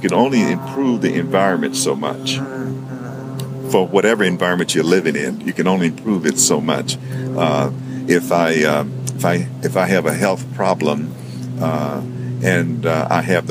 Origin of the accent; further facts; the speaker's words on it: Arkansas, United States; I was born in Arkansas. So I went to early school. I went to a school in Arkansas.